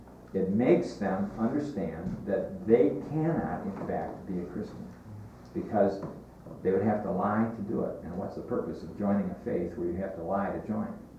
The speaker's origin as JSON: {"language": "English", "region": "Michigan", "country": "United States", "tie": "born or raised there", "also_born_or_lived": "Minnesota", "said": "but I lived in Minnesota and I grew up in Michigan, so I know of what I speak."}